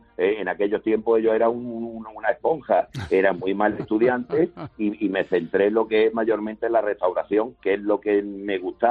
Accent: Málaga, Andalusia, Spain; somos malagueños todos

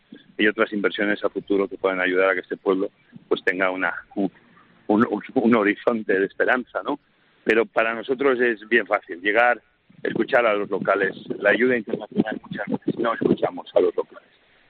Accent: United States; Spanish is a second language; al igual yo como americano, que también soy muy orgulloso

